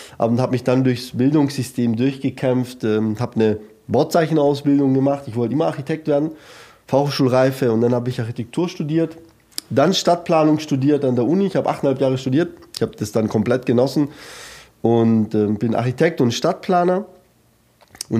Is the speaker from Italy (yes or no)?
yes; Italy; Unbedingt, ich bin sehr abergläubisch als Italiener.